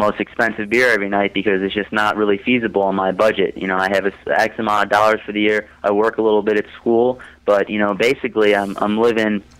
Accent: Deerfield, United States; growing up in Deerfield, which is, you know, a pretty affluent community

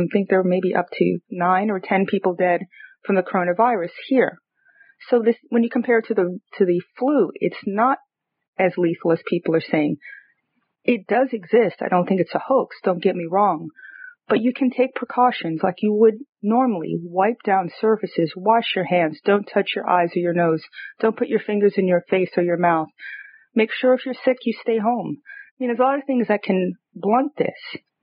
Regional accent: Brooklyn, New York, United States; Well, see, I'm from Clinton Hill, so I don't know the other part of it.

